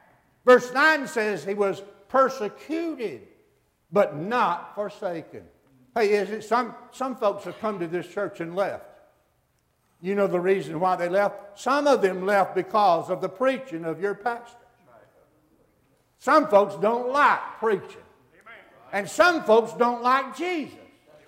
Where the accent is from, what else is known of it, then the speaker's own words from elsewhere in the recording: Alabama, United States; I was born and raised in North Alabama, and down there we'd say, "Hey, it's going to get gooder."